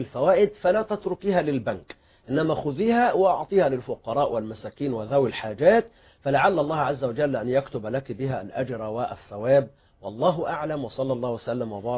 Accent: Egypt

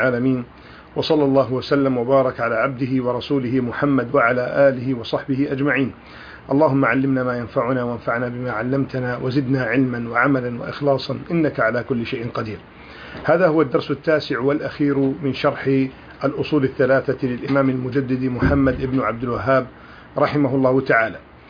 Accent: Egypt; وهناك كثير من الجدليات التي تنتشر في الإعلام خاصة عندنا في مصر في بلدنا

